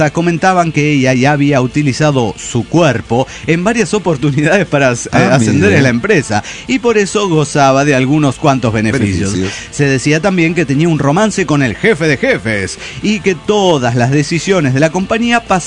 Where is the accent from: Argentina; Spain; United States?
Argentina; Mar del Plata, Buenos Aires Province; de Mar del Plata, Argentina.